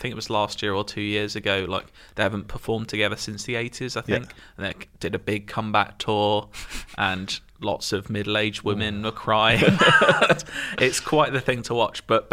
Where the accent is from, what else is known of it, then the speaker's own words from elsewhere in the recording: London, United Kingdom; I'm a Londoner. Embankment, Big Ben, cab drivers.